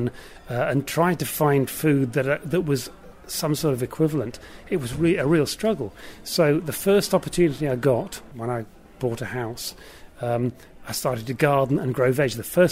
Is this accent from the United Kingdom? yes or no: yes; North Shields, North East England, United Kingdom; Yes, I come from the North East. I come from North Shields. Okay, I was born and brought up in North Shields.